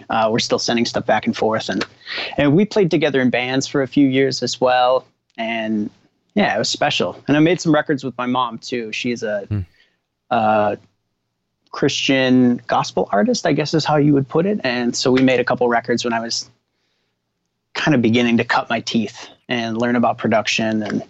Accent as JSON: {"language": "English", "town": "Winnipeg", "region": "Manitoba", "country": "Canada", "said": "Originally, I'm from Winnipeg, and my parents met up there."}